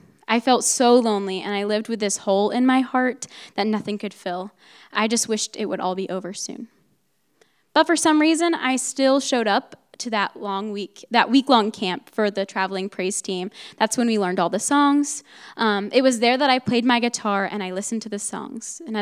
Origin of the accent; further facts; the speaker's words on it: Ohio, United States; I grew up in Ohio, and for my whole life, I went to church with my family every Sunday